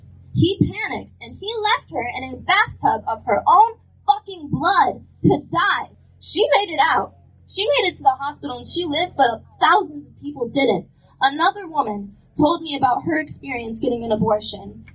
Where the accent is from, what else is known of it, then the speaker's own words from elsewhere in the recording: Texas, United States; I'm from Texas.